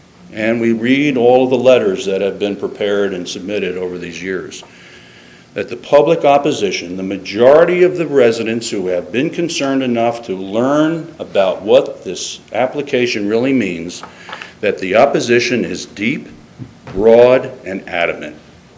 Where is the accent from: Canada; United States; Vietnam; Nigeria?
United States; New Jersey; I am from New Jersey, so I hope that doesn't sound too negative.